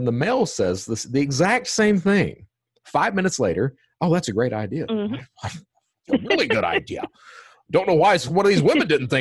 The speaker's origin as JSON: {"language": "English", "region": "Kentucky", "country": "United States", "tie": "born or raised there", "said": "Then, of course, I was raised, I'm from Eastern Kentucky, and I'm not sure how far removed Eastern Kentucky is from the rest of society"}